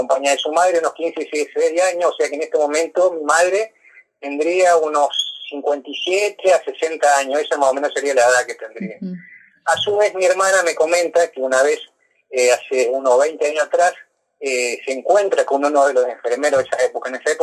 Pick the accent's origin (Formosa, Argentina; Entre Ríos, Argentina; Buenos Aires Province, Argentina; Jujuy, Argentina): Formosa, Argentina; Estanislao del Campo; born there; now in Santa Fe, Argentina; Yo nací en Estanislao de Campo, ahí provincia de Formosa, el 31 de mayo de 1978.